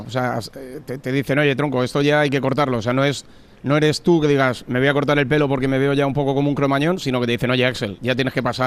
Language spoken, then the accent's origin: Spanish; Santa Cruz del Valle, Castile and León, Spain; Mi pueblo es Santa Cruz del Valle, está en el Valle del Tietar, está mal que yo lo diga, el pueblo más bonito de la provincia de Ávila y el pueblo más bonito de Castilla y León.